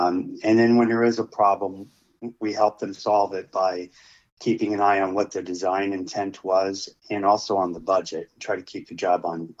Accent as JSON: {"language": "English", "region": "Ohio", "country": "United States", "lives_now": "Charleston, United States", "said": "We moved to Charleston 4 years ago, and we came from Ohio."}